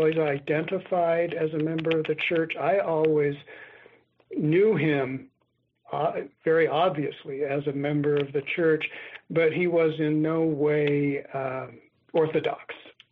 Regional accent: Utah, United States; As soon as he found out I was from Utah, he asked me if I was a member of the church

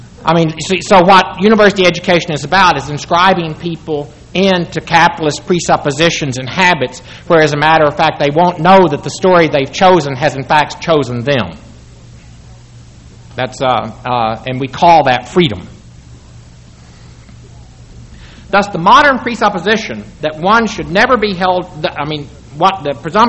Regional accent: Texas, United States; I'm fortunate because I'm a Texan. I knew I had no choice, and it worked out fine.

